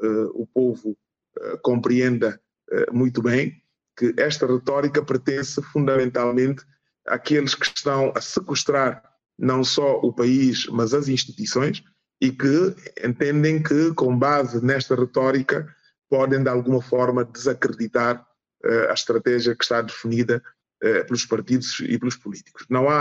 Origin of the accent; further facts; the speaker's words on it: Guinea-Bissau; É óbvio que eu, enquanto guineense, todos nós guineenses, todos aqueles que se preocupam com a Guiné-Bissau